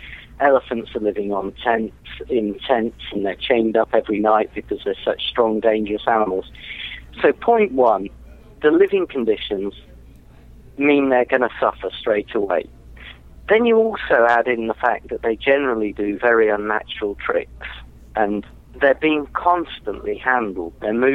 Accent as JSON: {"language": "English", "region": "England", "country": "United Kingdom", "lives_now": "Los Angeles, United States", "said": "I am indeed an Englishman, Englishman in L.A."}